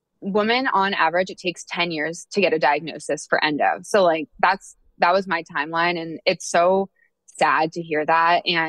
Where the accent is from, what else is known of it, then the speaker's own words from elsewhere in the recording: Oakville, Ontario, Canada; now in United States; I'm originally from Toronto